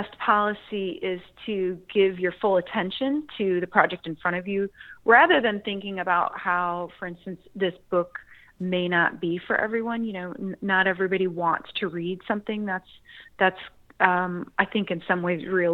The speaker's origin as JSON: {"language": "English", "region": "Illinois", "country": "United States", "tie": "born or raised there", "also_born_or_lived": "Philadelphia", "lives_now": "Indiana, United States", "said": "In fact, I grew up outside of Chicago in a suburb, so I couldn't be kind of farther from that kind of a childhood. But I currently live in Indiana"}